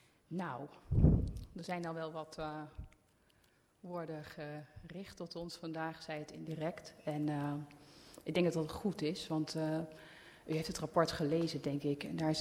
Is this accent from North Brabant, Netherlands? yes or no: yes; Budel, North Brabant, Netherlands; now in Amsterdam, Netherlands; Maar ik kom uit Budel